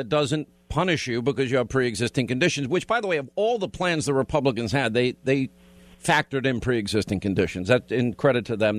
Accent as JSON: {"language": "English", "town": "Long Island", "region": "New York", "country": "United States", "tie": "born or raised there", "said": "Joe is in Long Island, New York, my hometown."}